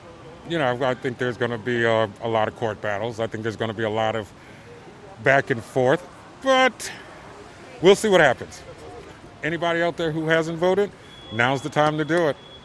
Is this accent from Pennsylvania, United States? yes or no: yes; Philadelphia, Pennsylvania, United States; I'm from North Philly and 65.